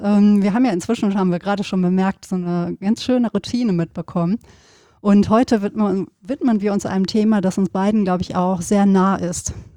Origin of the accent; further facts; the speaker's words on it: North Rhine-Westphalia, Germany; wir kommen ja auch beide aus Gegenden, du aus dem Bergischen, ich aus dem Sauerland, wo es immer viel geregnet hat.